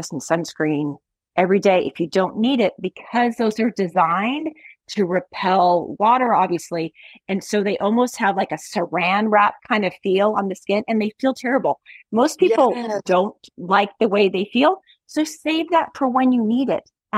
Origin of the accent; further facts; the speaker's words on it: Honolulu, Hawaii, United States; I grew up in Honolulu.